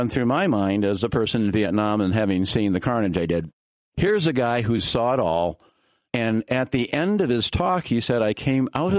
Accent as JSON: {"language": "English", "town": "Milwaukee", "region": "Wisconsin", "country": "United States", "tie": "born or raised there", "said": "born and raised here in Milwaukee, and I have a deep love for Wisconsin, so this is my home state"}